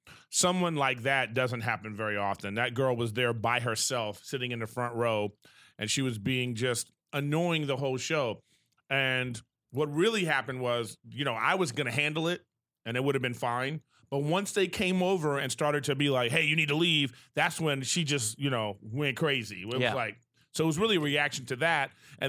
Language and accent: English; Texas, United States; After the show, her friend comes up to me, and she goes, hey, I'm from Texas, too.